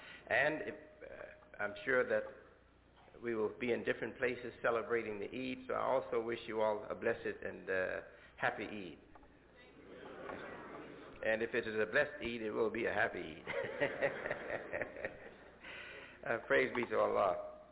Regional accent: Chicago, Illinois, United States; my associates who are working with me in Markham and in the area, town, suburban areas of Chicago, my hometown

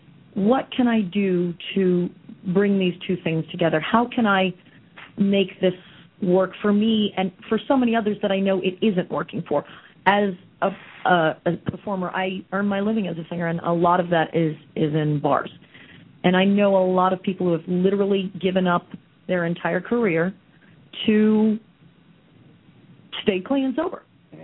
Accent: New York City, New York, United States; Well, I grew up in New York City, and I started in theater school and singing and performing in second grade

